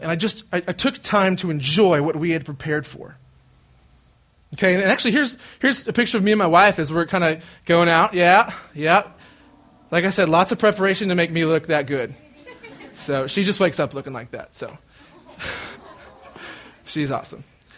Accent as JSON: {"language": "English", "region": "Florida", "country": "United States", "lives_now": "Dallas, United States", "said": "and I'm from Florida, and I moved to Dallas probably 3 years ago, and it's been awesome."}